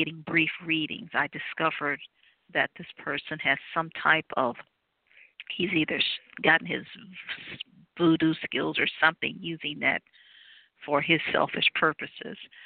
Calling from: Cleveland, Ohio, United States; I'm calling from Cleveland, Ohio.

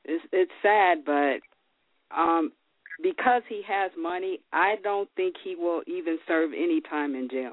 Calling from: California, United States; Hey, T. This is … I'm calling from California.

